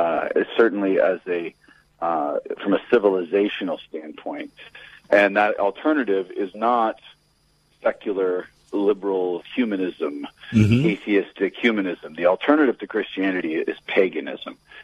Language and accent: English; Alaska, United States; also born or lived in Texas; That's right. I lived in Texas for many years, but I grew up in Alaska and recently moved back up here.